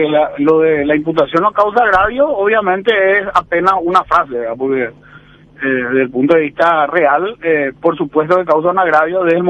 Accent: Paraguay; Nosotros, por ejemplo, como paraguayos

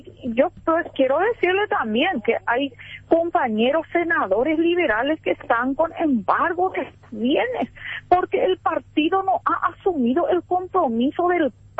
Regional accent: Paraguay; yo decirle como mujer, decirle como liberal, como senadora y como paraguaya

